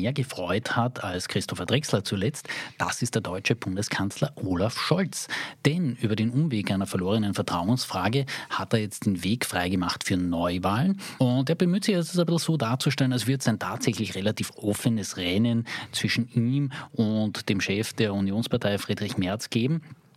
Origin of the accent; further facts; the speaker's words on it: Austria; Also da merkt man als Österreicher überhaupt, wie reich diese Sprache ist, die bei uns jetzt sehr weich ist